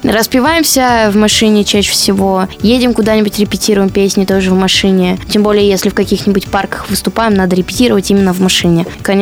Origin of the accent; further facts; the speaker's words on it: Novosibirsk, Novosibirsk Oblast, Russia; Я хочу показать творчество свое моей малой родине, Новосибирску.